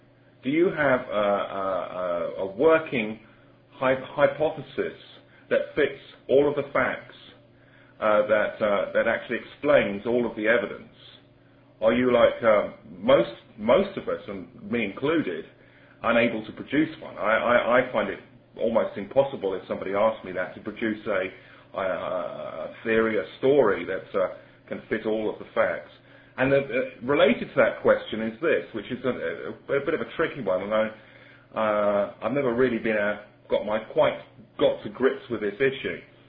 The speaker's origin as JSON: {"language": "English", "region": "England", "country": "United Kingdom", "said": "I'm from England."}